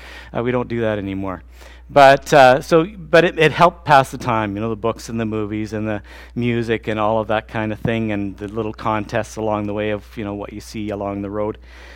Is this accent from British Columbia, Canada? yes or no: no; Brandon, Manitoba, Canada; now in Swift Current, Canada; I grew up in Brandon, so north of there, there's a lake